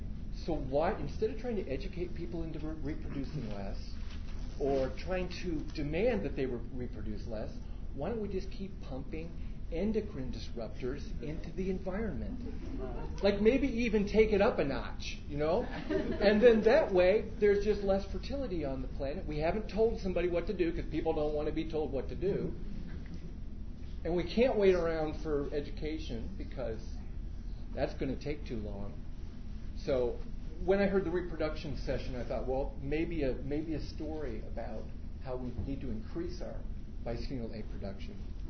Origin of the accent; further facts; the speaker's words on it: South Bend, Indiana, United States; I thought University of South Bend. It just doesn't exist. That's my hometown.